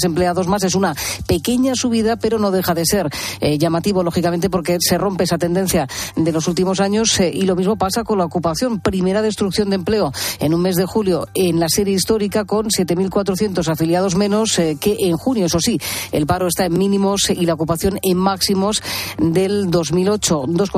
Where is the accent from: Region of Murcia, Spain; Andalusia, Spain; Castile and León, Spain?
Region of Murcia, Spain; Jumilla; Sí, un buen vino de mi tierra, un buen Jumilla, aunque bueno, yo soy de todas las denominaciones de origen